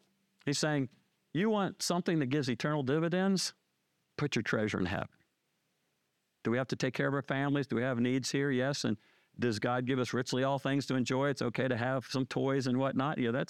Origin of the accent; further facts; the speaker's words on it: Maryland, United States; I was born and raised in Maryland, Washington, D.C. suburbs.